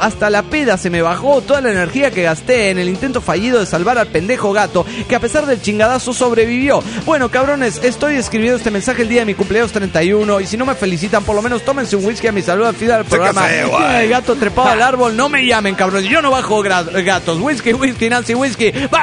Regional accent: Rincón de los Sauces, Neuquén, Argentina; now in Mendoza, Argentina; nací en Rincón de los Sauces, me crié ahí, pero ahora estoy viviendo en Mendoza.

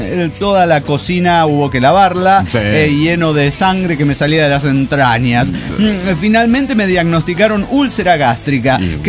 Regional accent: Mexico City, Mexico; Soy de la Ciudad de México.

